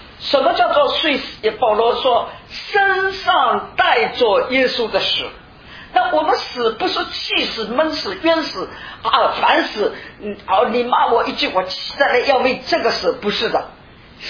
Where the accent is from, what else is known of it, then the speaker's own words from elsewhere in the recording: Fujian, China; 那个我们福建人有一句话